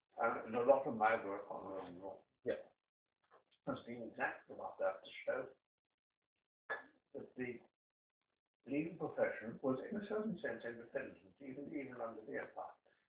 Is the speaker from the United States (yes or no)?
no; South Africa; I'm a South African, you see. And so I was brought up in South Africa